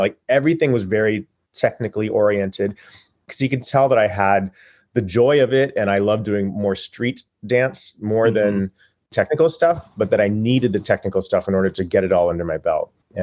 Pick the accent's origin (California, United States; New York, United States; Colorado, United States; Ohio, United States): California, United States; Hollywood; born there; also born or lived in Michigan / Milwaukee / Santa Fe / Oregon; I was born in California and in Hollywood and kind of lived all over until moving back to Los Angeles. I went to Michigan, Milwaukee, Santa Fe, Oregon, and Singapore, and then came back to go to college in Los Angeles.